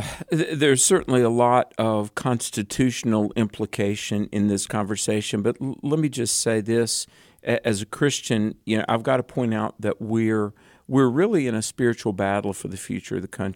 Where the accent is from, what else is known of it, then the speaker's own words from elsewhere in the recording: North Carolina, United States; I am back in North Carolina, my home state